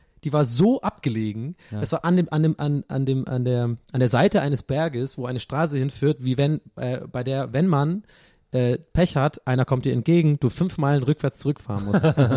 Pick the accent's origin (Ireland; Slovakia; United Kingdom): Ireland; Dublin, Leinster; ich bin ja Ire, ja, und ich komme aber aus Dublin, ich bin Stadtkind so.